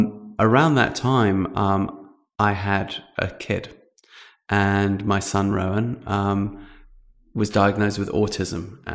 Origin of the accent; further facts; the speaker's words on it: London, United Kingdom; my mum is South African, my dad is from Zimbabwe. And although I was born and raised in London, there was this constant flow through of cousins from Africa.